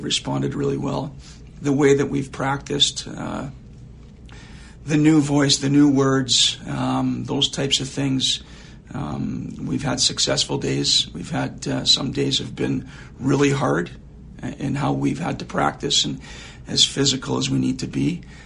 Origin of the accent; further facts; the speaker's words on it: Flin Flon, Manitoba, Canada; also born or lived in Saskatoon; As a young kid, I'm from Flin Flon, Manitoba, and then into Saskatoon, Saskatchewan.